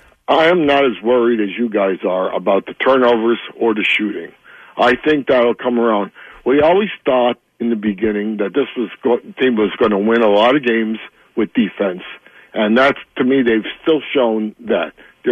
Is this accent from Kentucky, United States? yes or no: no; Manhattan, New York, United States; now in Philadelphia, United States; For instance, I come from Manhattan. But I've been here in Philadelphia now for over 50 years.